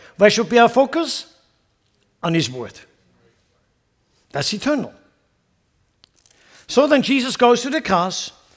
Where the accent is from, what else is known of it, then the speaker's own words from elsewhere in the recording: Lucerne, Switzerland; also born or lived in Sarnen; I was actually born in Sarnen in Switzerland. But I grew up in Lucerne because my mom and dad moved to Lucerne. I think I was 6 years old.